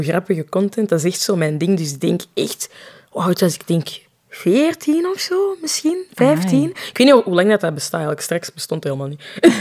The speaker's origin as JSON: {"language": "Dutch", "country": "DR Congo", "said": "Of zo Congolese TikToks, omdat ik van Congo ben."}